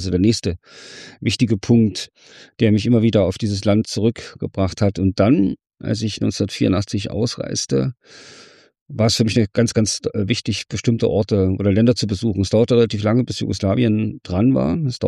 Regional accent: Weimar, Thuringia, Germany; born there; Ich komme aus der DDR, ich bin in der DDR geboren, in Ostdeutschland, in Weimar

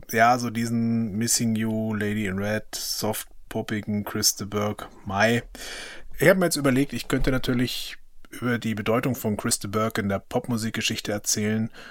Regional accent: Bayreuth, Bavaria, Germany; hat eine enge Verbindung zu meiner Heimatstadt, zu Bayreuth.

